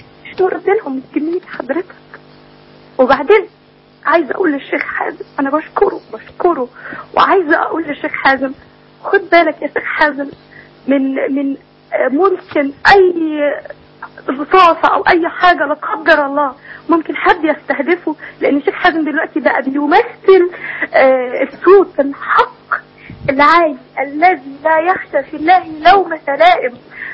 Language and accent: Arabic; Egypt; احنا مصريين